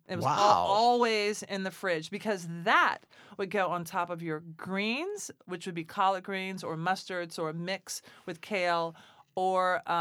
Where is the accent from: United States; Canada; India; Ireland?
United States; Nashville, Tennessee; You know, that was growing up in Nashville.